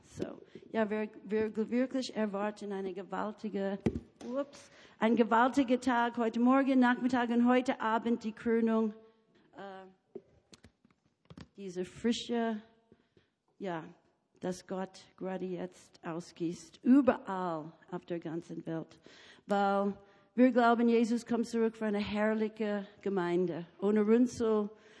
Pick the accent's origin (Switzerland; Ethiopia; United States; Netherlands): United States; German is a second language; Weil ich bin eine Amerikanerin und Amerikanerin lieben Angebote.